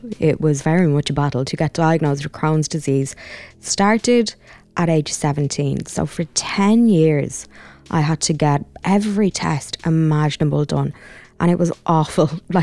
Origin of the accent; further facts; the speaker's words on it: Ireland; maybe as Irish people, we always jump to thinking about everyone else.